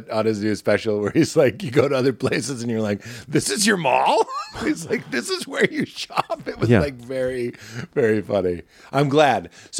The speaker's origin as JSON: {"language": "English", "town": "Boston", "region": "Massachusetts", "country": "United States", "said": "This is how Boston is. I'm from Boston."}